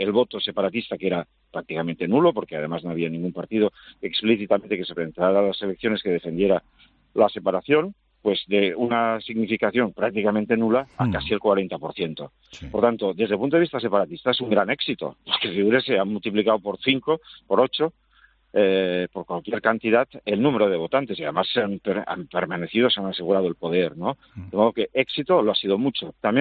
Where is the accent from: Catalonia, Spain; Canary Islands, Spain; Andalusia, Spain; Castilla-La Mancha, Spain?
Catalonia, Spain; Nos sentimos absolutamente españoles, igual que somos catalanes, ¿no?